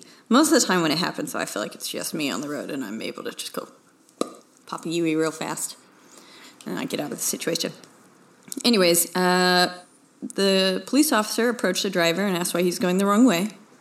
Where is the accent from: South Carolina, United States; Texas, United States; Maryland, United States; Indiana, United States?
Texas, United States; Houston; I remember I would get done with shows because I'm from the Houston area originally.